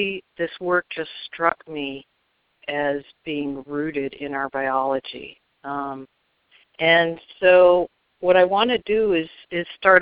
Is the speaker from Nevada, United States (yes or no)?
no; Detroit, Michigan, United States; And that I grew up in Detroit is a big part of me. I've really become quite imprinted on Rust Belt cities.